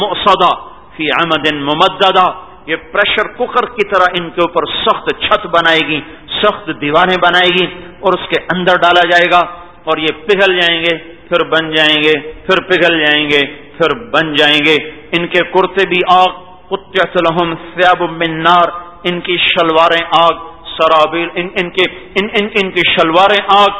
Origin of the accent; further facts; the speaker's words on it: Punjab, Pakistan; خانوال میرا ضلع ہے, اس کے قریب میرا گاؤں ہے